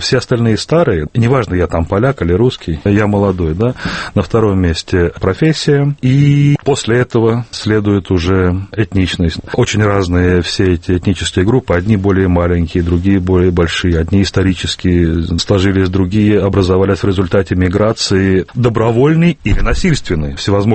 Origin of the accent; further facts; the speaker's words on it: Moscow, Russia; А если меня спросить, кто я, будет недостаточно сказать, что я из России. Я москвич.